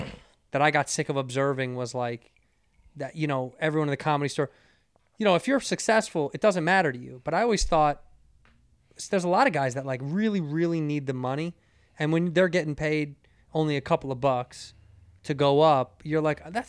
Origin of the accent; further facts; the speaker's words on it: Chicago, Illinois, United States; Well, I grew up in the city till I was 11, and then we went to the western suburbs. I grew up right down the street from, I mean, in the same neighborhood as the Old Town Zanies, the one on Wells.